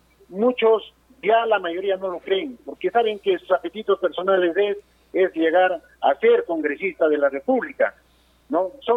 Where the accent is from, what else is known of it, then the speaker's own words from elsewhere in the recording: San Miguel, Cajamarca, Peru; ocupar una regiduría acá en mi población, en mi provincia de San Miguel